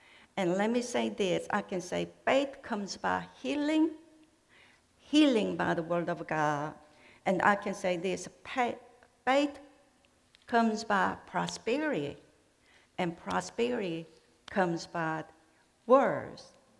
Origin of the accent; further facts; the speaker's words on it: South Korea; English is a second language; So growing up in Korea, we never went out to the eat restaurant. And there's a poverty.